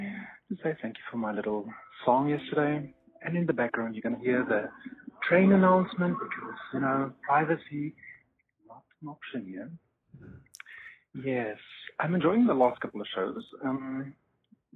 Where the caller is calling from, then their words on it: Germany; I'm calling from Germany. Just got back from Berlin.